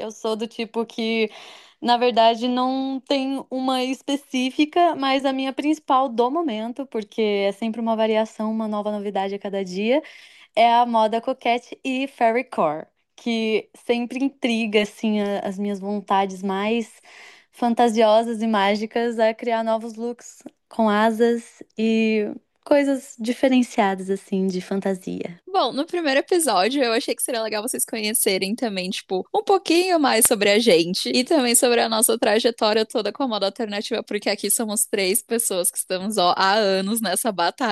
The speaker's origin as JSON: {"language": "Portuguese", "town": "Campinas", "region": "São Paulo", "country": "Brazil", "said": "eu sou de Campinas, é a segunda maior cidade do estado de São Paulo, se eu não me engano. E lá, assim, tipo, a mentalidade ainda é muito de interior."}